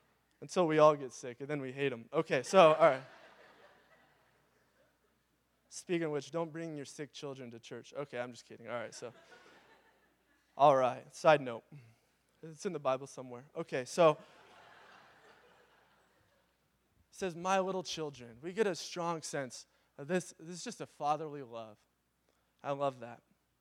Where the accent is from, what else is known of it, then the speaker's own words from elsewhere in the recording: Graham, Washington, United States; I grew up in Graham, okay? Actually, sort of the Kapausen area. 288. I like to think of it as the Wild West, okay? And in our neighborhood, beautiful, I mean, everybody has like 5 or 10 acre lots